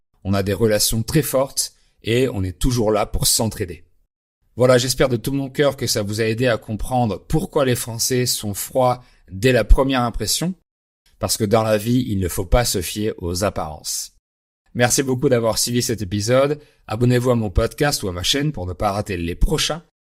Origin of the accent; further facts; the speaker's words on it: France; moi, noix de coco puisque je suis français.